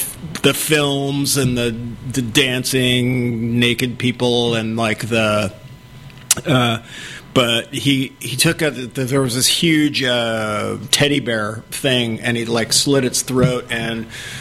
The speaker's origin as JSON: {"language": "English", "region": "California", "country": "United States", "said": "because we're from Sonoma County, there's a Sonoma County"}